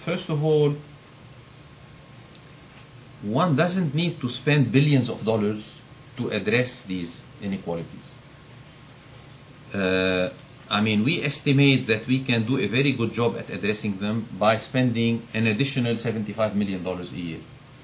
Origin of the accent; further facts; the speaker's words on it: Lebanon; when I grew up in Lebanon, we used to have a lot of comedy shows.